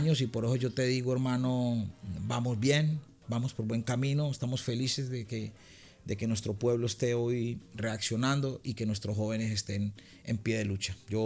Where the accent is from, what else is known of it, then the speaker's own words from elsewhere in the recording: Colombia; aspiro que Dios me dé vida para poder disfrutar mi país, abrazar a mi pueblo, ir a disfrutar del vallenato en el Caribe, ir a disfrutar de la salsa en el suroccidente colombiano